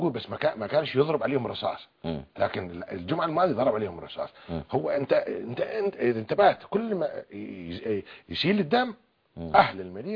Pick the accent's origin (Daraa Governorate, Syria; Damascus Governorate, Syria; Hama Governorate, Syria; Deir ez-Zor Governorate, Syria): Daraa Governorate, Syria; Daraa; والله العظيم عندنا في درعا والله ما يعرف حتى أمريكا فين على الخريطة